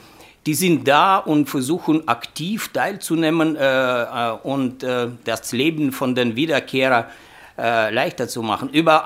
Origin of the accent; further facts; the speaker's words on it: Syria; German is a second language; Zuerst sind wir alle Syrer und danach.